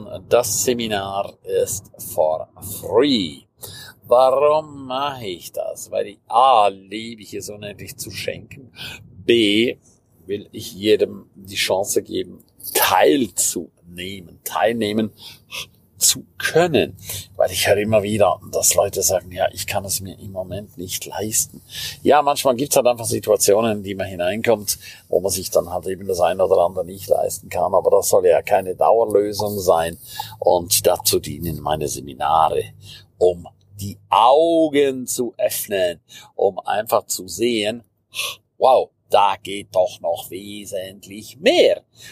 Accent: St. Moritz, Graubünden, Switzerland; Ich liebe es einfach, mit wundervollen Menschen in St. Moritz zu sein, ihnen meine Heimat näher zu bringen

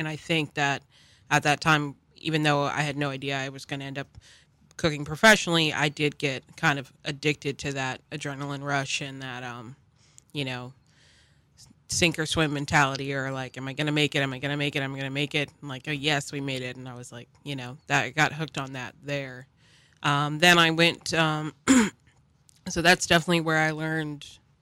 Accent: Washington, District of Columbia, United States; moved away as an adult; also born or lived in New Bedford, Massachusetts; now in New Orleans, United States; I grew up in Washington, D.C. Mm-hmm. in Adams Morgan, and lived there till I was about 20, then moved to New Bedford, Massachusetts, where I lived for about 4.5 years before I came to New Orleans.

